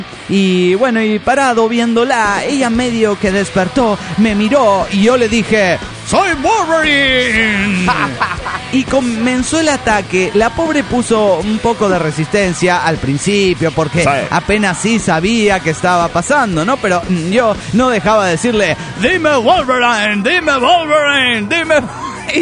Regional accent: La Paz, Baja California, Mexico; de La Paz, Baja California, México.

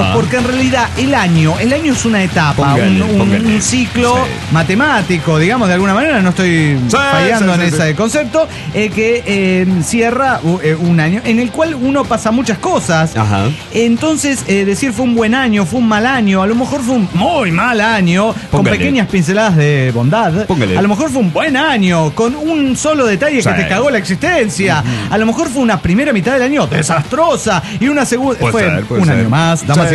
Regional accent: Argentina; quería decirles algo que acontece en mi país, la República Argentina.

